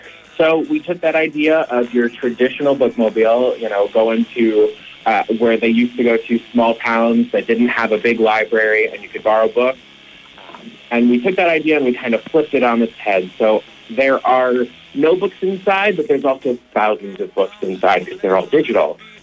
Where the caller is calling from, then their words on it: Cleveland, Ohio, United States; I'm calling you from Cleveland, Ohio.